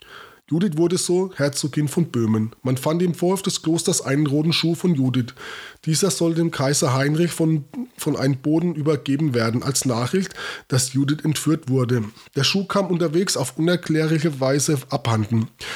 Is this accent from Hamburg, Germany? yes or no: no; Bavaria, Germany; Mein mit AI natürlich als Franke.